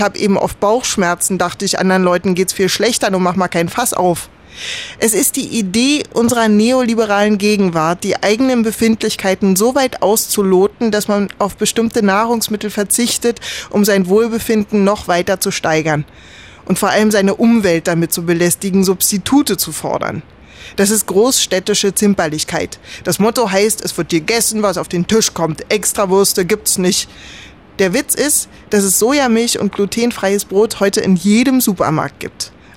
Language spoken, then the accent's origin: German; East Germany, Germany; Mein Asthma wurde zu Ostzeiten diagnostiziert. Da war ich 5. Das mit der Laktose merkte ich in Hamburg, als ich 20 war.